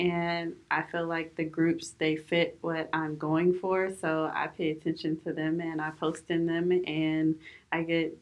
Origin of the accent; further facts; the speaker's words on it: Sacramento, California, United States; I'm from Sacramento.